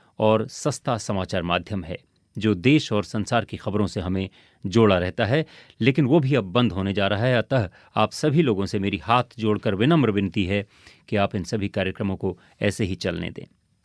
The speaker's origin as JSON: {"language": "Hindi", "region": "Rajasthan", "country": "India", "said": "मैं राजस्थान के सीमावर्ती क्षेत्र का रहने वाला हूँ जहाँ पर बिजली इंटरनेट सुविधाएं पिछले 7 साल से ही चल रही हैं।"}